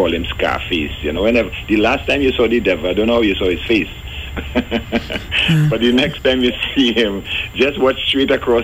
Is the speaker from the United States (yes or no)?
no; Rio Claro, Trinidad & Tobago; because I came from Rio Claro.